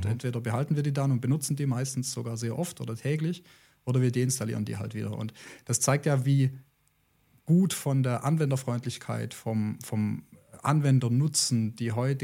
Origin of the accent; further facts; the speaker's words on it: Baden-Württemberg, Germany; born there; ich bin ja gebürtig aus der Nähe von Rottweil, also so Alemannisch ist durchaus präsent bei mir, so sprachlich, aber fühle mich dann doch im Hochdeutschen wohl. Ja … 35 Jahre alt